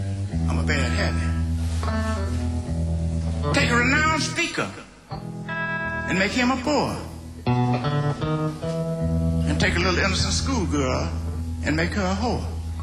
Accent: Mississippi, United States; down in Mississippi, where I come from. Yeah, I'm from Mississippi. I'm from Mississippi. And you know what? I'm glad I'm from Mississippi.

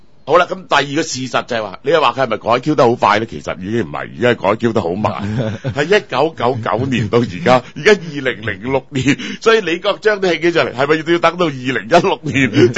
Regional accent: Hong Kong; 即係我哋香港人呢生仔呢係全世界最少㗎嘛

